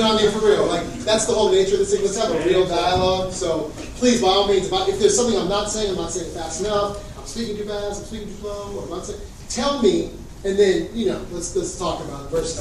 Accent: Palo Alto, California, United States; I'm Bay Area born. I grew up in Palo Alto.

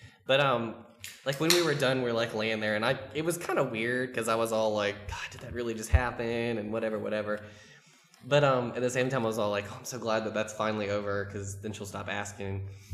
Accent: Wake Forest, North Carolina, United States; I'm from Wake Forest, North Carolina.

